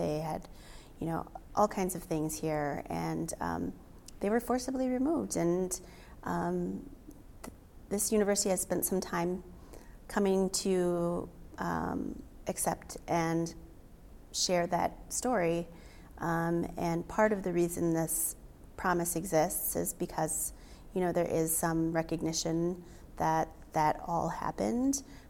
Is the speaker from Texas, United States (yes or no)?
no; Wisconsin, United States; Yeah, I'm Oneida, mm-hmm. So I'm not Ho-Chunk. You know, I grew up near Green Bay